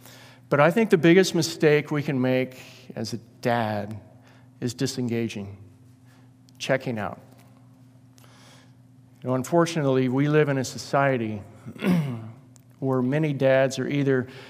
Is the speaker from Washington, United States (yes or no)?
yes; Washington, United States; first celebrated in Washington State, my home state. I'm almost embarrassed to admit that. But yes, that's where I came from. It was a different place when I was younger.